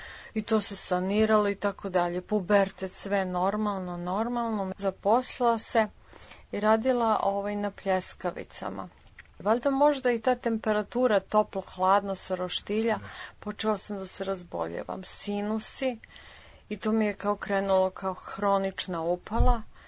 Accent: Bor, Southern and Eastern Serbia, Serbia; Da, ja sam rođena u Boru, normalno odrastala

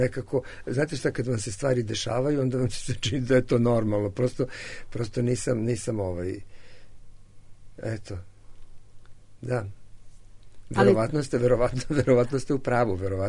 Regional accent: Zrenjanin, Vojvodina, Serbia; moved away as an adult; now in Belgrade, Serbia; a u Zrenjaninu sam završio i osnovnu školu, i muzičku školu, i gimnaziju, i iz Zrenjanina sam zapravo došao za Beograd na studije, i od tada sam u Beogradu sa jednom ili dve pauze koje sam proveo u Novom Sadu

